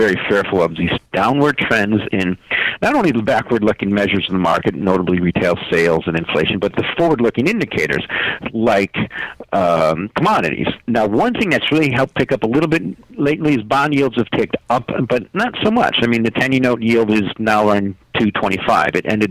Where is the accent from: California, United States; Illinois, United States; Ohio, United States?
Illinois, United States; Chicago; You know, I'm from Chicago, but I think they're going to tighten.